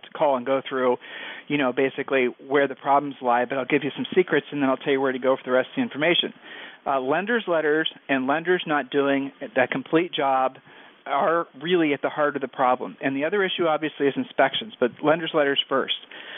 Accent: Ohio, United States; We're from Ohio. This is really, really hot.

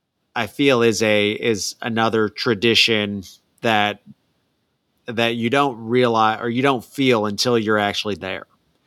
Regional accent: Northern United States, United States; And I'm from the North, so I'm not used to all of these traditions and these traditional things for universities

